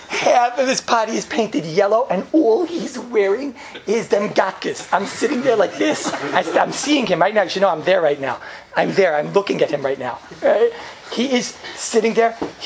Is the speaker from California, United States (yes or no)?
no; New York, United States; And I was from New York, from the old country, right?